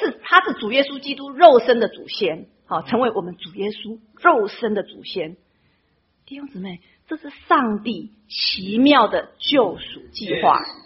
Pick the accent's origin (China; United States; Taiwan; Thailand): China; 今天是普尔节，也是我们中国人的元宵节